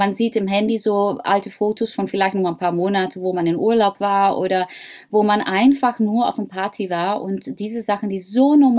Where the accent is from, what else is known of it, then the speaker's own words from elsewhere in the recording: Netherlands; accent: Dutch; German is a second language; weil ich habe ein holländisches Akzent